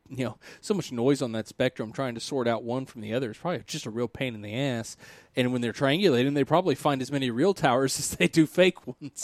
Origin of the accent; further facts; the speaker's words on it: the South, United States; I'm also from the South, so, you know, just justifying if I'm mispronouncing names.